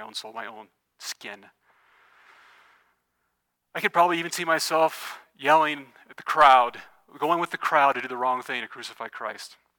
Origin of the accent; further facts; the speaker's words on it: United States; I share your history too. I'm an American.